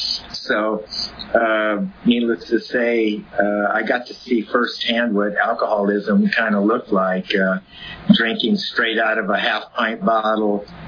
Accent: Visalia, California, United States; also born or lived in Hanford; I was born in Hanford, grew up over there. My mom and my dad had already separated and divorced before we moved to Visalia. So I was probably 5 or 6 years old when that happened.

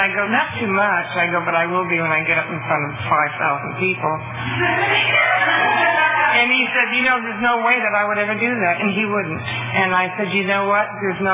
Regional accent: New Hampshire, United States; born there; Anyway, I was born in New Hampshire, a small beach town like Pismo Beach, and I was one of seven children.

